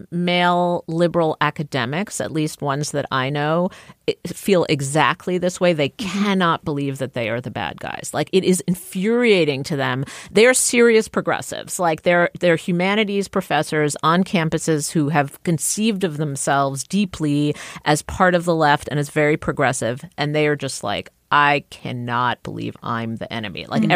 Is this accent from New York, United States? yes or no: yes; Queens, New York, United States; I know this because I grew up in Queens, in working class Queens, where everybody voted for Trump